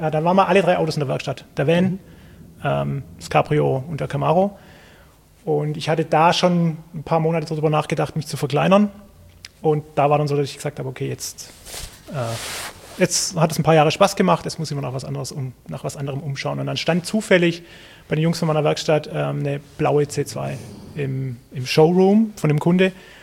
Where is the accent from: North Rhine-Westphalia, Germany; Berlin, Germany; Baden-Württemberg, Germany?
Baden-Württemberg, Germany; Ich meine, ich komme aus der Stuttgarter Gegend.